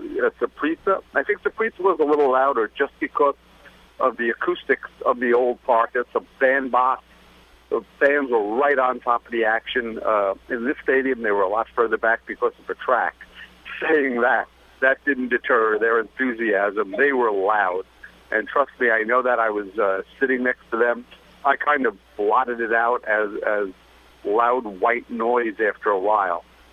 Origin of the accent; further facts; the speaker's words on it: United States; not necessarily that I'm an American.